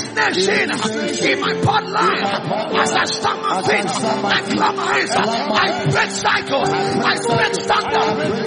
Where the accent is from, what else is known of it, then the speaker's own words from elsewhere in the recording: Ghana; I came from Ghana.